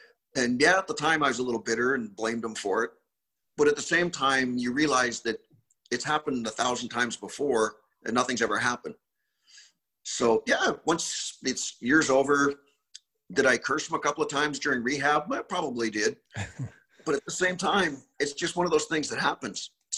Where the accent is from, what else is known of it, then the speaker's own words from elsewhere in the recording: Canada; Growing up in Canada, probably not as much as some of the guys that played in the States.